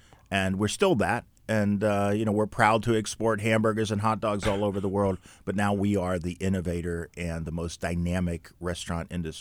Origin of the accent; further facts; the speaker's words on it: Pittsburgh, Pennsylvania, United States; Everybody who knows me within the first, 3 minutes that they meet me, they know I'm from Pittsburgh.